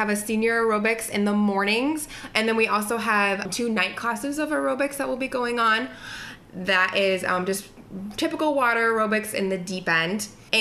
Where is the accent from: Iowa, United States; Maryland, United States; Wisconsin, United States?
Iowa, United States; Sioux City; now in Pella, United States; I'm originally from Sioux City, but I've lived in Pella the last 3 years, and I have worked here.